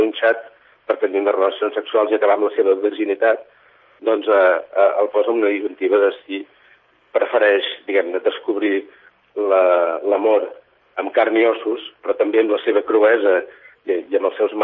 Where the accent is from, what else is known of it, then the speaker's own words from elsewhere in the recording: Vic, Catalonia, Spain; jo quan era petit i vivia a Vic, doncs m'acollia maternal, no? a la ciutat